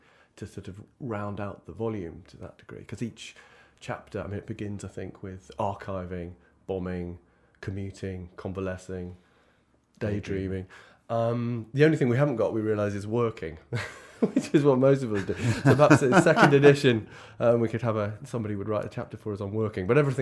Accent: Liverpool, North West England, United Kingdom; now in London, United Kingdom; My parents come from Liverpool, so I grew up just outside Liverpool. So I'm a kind of born again Londoner. I moved to London about 10 years ago. First in Spitalfields, and now in Smithfield. So it's very inner city.

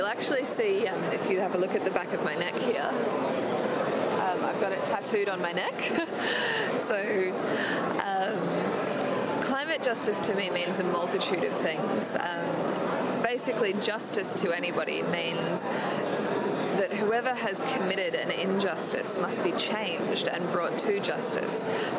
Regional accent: Australia; moved away; I'm from Australia, but I've been living in Europe for the last year, and I had my 24th birthday on day 10 of the hunger strike

